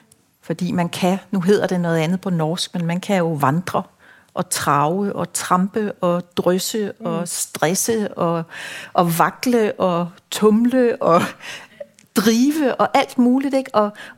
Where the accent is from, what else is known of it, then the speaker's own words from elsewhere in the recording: Rødby, Zealand, Denmark; Jeg kommer fra det sydlige Danmark, den by, der hedder Rødby. Vokset op med min mor, som flyttede mange gange